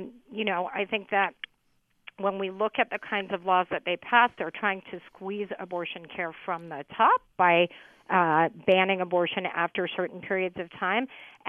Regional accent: Texas, United States; like in Indiana, under Mike Pence, like in my home state of Texas, all of those things are affected.

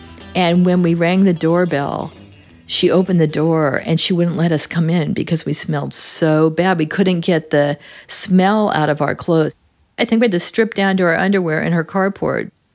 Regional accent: California, United States; but I was from the San Fernando Valley, you know?

